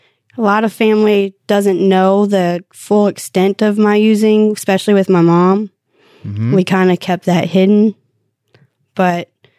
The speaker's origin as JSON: {"language": "English", "region": "Louisiana", "country": "United States", "said": "I'm from Louisiana, so I've been around drugs now and doing drugs since I was 15."}